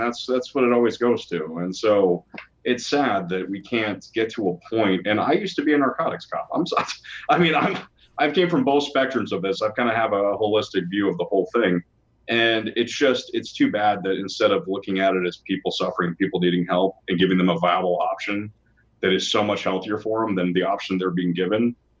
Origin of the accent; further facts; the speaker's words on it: California, United States; because I know what it was like growing up in California as a kid.